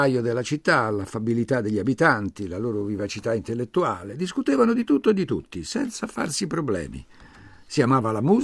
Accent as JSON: {"language": "Italian", "town": "Rome", "region": "Lazio", "country": "Italy", "accent": "Roman", "said": "Nel mio dialetto, nel dialetto che risuonava e in buona parte tuttora risuona nelle strade di Roma."}